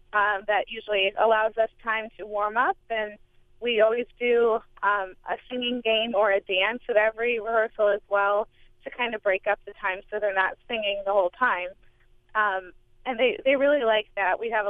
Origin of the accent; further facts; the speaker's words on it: Champaign, Illinois, United States; I grew up in the Champaign schools